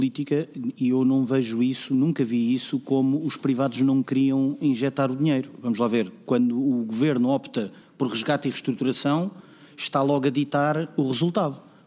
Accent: Portugal; enquanto portugueses, onde eu me incluo

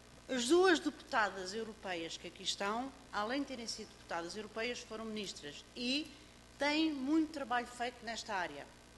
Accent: Setúbal, Portugal; Sabe, eu sou setubalense.

